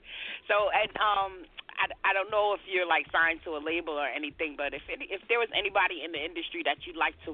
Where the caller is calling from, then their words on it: New York, United States; I'm calling from New York. I'm in New York, live and direct.